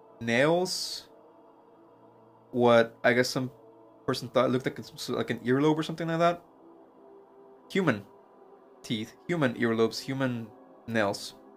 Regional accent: Mexico; growing up in Mexico, we always heard these urban legends about him

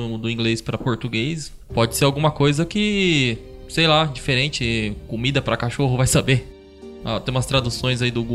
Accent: Mogi das Cruzes, São Paulo, Brazil; Nós somos de Mogi das Cruzes, cara.

